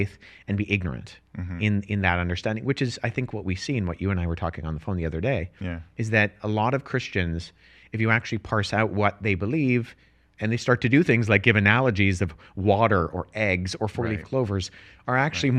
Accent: Canada; accent: Canadian; Canadians tell me I have an accent. So right. It could be my Canadian accent.

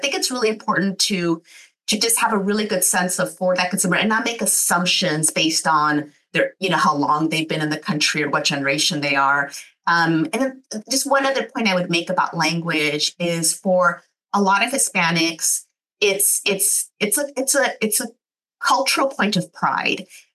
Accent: United States; first language English; And so we were born here, we grew up here, we're native English speakers.

